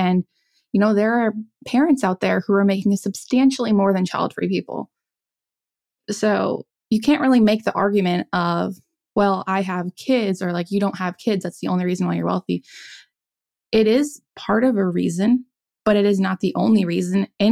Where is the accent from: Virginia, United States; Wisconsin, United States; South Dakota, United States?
South Dakota, United States; And I grew up in South Dakota. So automatically that usually sends off red flags for people.